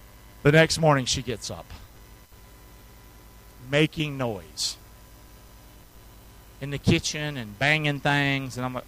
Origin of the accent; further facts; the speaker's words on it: the South, United States; Now, I'm from the South, didn't go to church, didn't know anything about church really